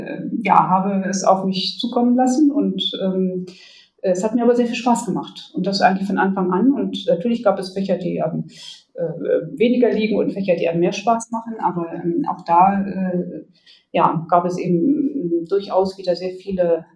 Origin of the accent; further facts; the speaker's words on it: Germany; Und ich sagte also, ich komme aus Deutschland